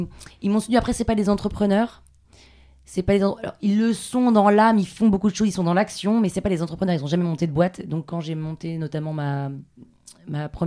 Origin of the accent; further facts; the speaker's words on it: London, United Kingdom; je suis née à Londres parce que mon père était expat. Et j'ai vécu 8 ans là-bas.